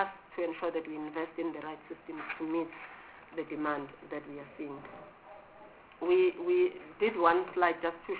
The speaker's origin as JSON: {"language": "English", "town": "Durban", "region": "KwaZulu-Natal", "country": "South Africa", "said": "I come from Durban. Excuse my bias towards Durban."}